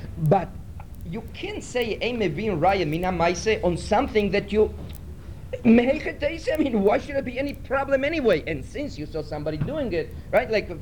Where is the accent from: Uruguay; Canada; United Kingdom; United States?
Uruguay; where I come from Uruguay, it was prohibited